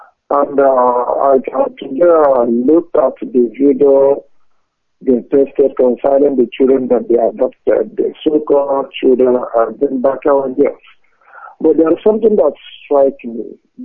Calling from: France; I'm calling from France, Director.

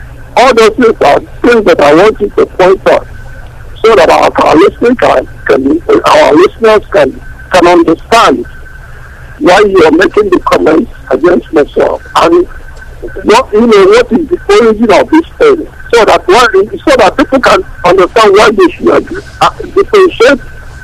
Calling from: Toronto, Ontario, Canada; I'm calling from Toronto.

